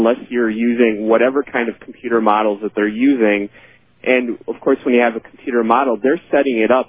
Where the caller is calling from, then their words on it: Minnesota, United States; I'm from Minnesota.